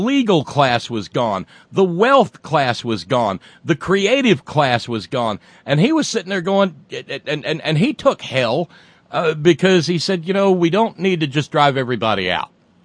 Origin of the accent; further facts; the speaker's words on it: the South, United States; I'm a Southerner. I get to. You know, that's why the beginning of the program says the only born and bred Southern liberal talk host. Because I am.